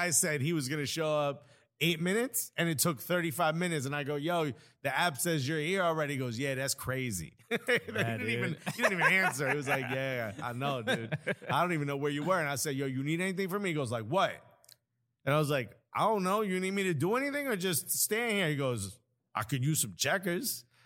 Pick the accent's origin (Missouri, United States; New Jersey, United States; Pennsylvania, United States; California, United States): New Jersey, United States; Newark; I go, dude, I'm from Newark.